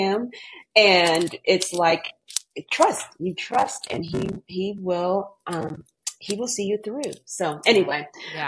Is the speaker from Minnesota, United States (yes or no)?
yes; Minnesota, United States; also born or lived in Uganda; I was born in Uganda. We grew up in Minnesota at a time when the laws had changed, but people's mindsets hadn't.